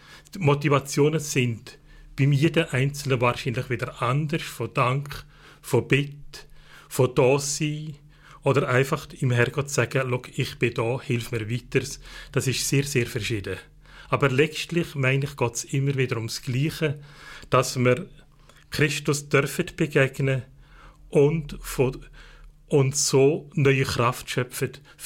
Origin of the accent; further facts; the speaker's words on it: Grosswangen, Lucerne, Switzerland; Bin aufgewachsen in Grosswangen im Kanton Luzern